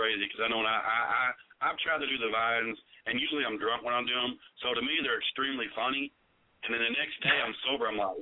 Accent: Texas, United States; I'm from Texas, but the guy is funny.

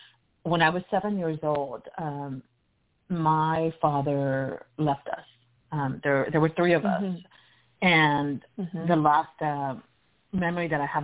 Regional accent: Texas, United States; I grew up in Texas, Mexican-American, and my mother, there's six of us in our family. And when we were young, we were very poor, and we lived in this small little city

